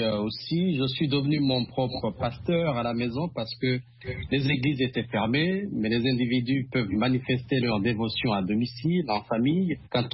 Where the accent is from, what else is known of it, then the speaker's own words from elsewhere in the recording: Dakar, Senegal; est à Dakar, chez moi au Sénégal.